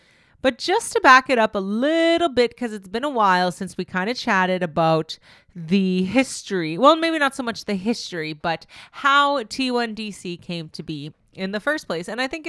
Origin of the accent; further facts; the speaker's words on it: Brokenhead, Manitoba, Canada; I'm from Broken Head, Ojibwe Nation here in Manitoba, not too far from Winnipeg. And … I'm from the Fish Clan.